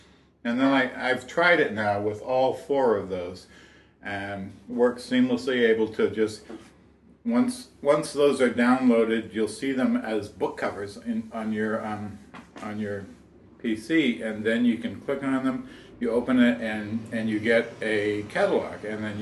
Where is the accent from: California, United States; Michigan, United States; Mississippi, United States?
Michigan, United States; Huntington Woods; I'm from Huntington Woods, Michigan, near Detroit